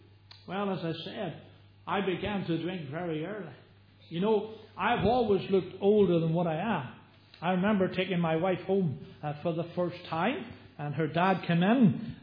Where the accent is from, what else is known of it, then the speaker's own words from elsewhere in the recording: Belfast, Northern Ireland, United Kingdom; I came from Belfast. I came from God's own country, known the Shankill Road in the city of Belfast. I was brought up in a home of five sisters, two brothers, and of course, mum and dad.